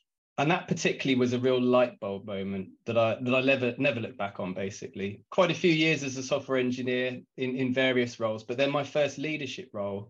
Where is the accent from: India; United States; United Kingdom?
United Kingdom; Southampton, South East England; I worked at a couple of startups based down where I grew up around Southampton